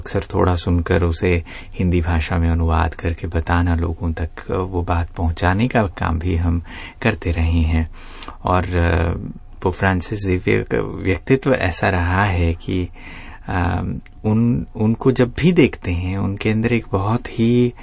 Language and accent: Hindi; India; मैं भारत से हूँ